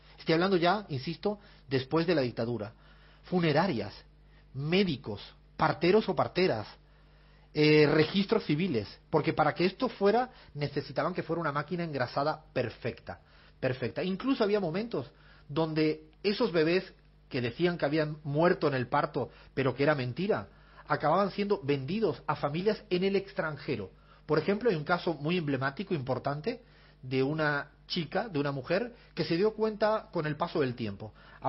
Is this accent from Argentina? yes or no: no; South, Spain; en mi pueblo de 60.000 habitantes en el sur de España, en el hospital donde yo nací, en el mismo hospital donde yo nací